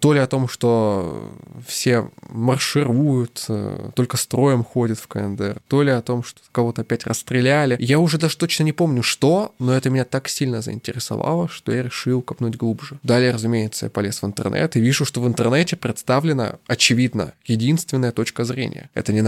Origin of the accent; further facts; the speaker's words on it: Moscow, Russia; born there; Да, я родился в Москве.